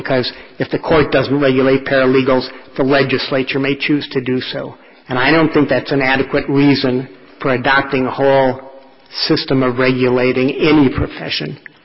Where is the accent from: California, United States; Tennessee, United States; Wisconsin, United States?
Wisconsin, United States; Madison; I'm an attorney from Madison.